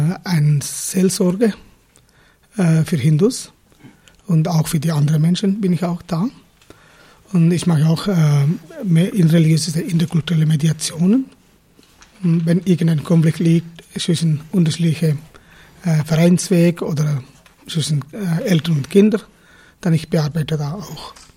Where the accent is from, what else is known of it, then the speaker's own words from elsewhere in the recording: Sri Lanka; German is a second language; Ich komme auch aus Sri Lanka, ich komme aus einem tamilischen Ursprung.